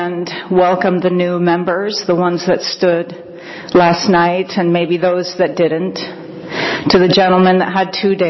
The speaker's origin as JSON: {"language": "English", "town": "San Francisco", "region": "California", "country": "United States", "said": "I am from San Francisco, so this is all new to me."}